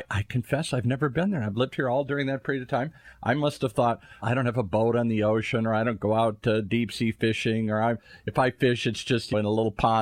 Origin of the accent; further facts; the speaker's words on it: Midwest, United States; I would love to do the same thing because I grew up in the Midwest. We all fished.